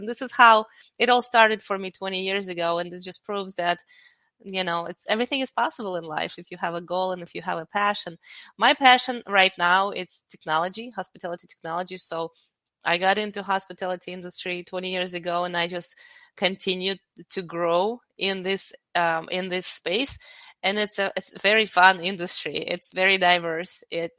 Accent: Belarus; moved away as an adult; now in United States; I'm an immigrant from Belarus. I came to this country 20 years ago

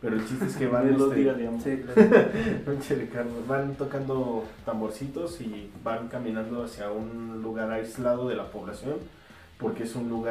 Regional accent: Mexico; Bueno, es que todos somos mexicanos

